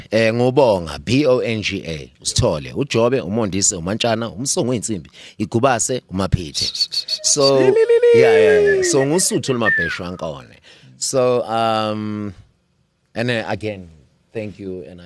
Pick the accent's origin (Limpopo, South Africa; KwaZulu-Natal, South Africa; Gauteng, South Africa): Gauteng, South Africa; Soweto; Mina, I'm from Ezola too, Soweto.